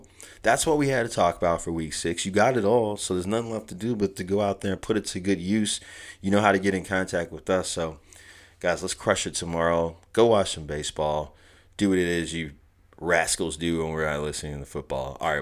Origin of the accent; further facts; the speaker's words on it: Illinois, United States; I'm from Illinois originally, so Haddonfield.